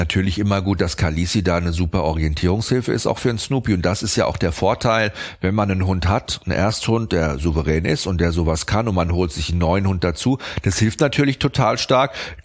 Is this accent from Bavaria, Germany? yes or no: yes; Bavaria, Germany; Ich komme ja aus dem Frankenland und wir sind der Weinort bei uns, ja.